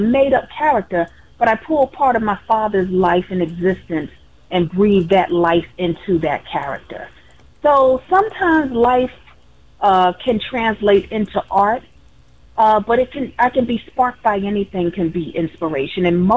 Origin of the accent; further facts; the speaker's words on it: New Jersey, United States; And I grew up in North New Jersey, and we lived on the second floor of a 3-family house.